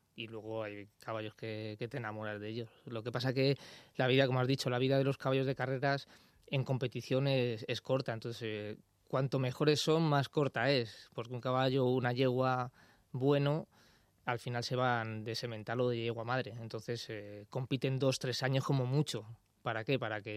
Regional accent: Madrid, Community of Madrid, Spain; yo soy de Madrid, ¿no? Pero siempre me he considerado, como he ido por todo el mundo y soy ciudadano del mundo

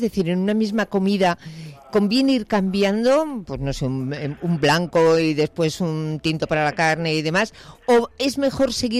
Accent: Basque Country, Spain; Es que yo soy vasca

